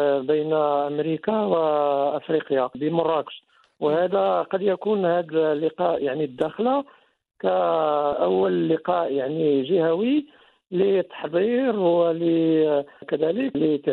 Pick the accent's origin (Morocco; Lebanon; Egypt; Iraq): Morocco; لنحضر أنفسنا كمغاربة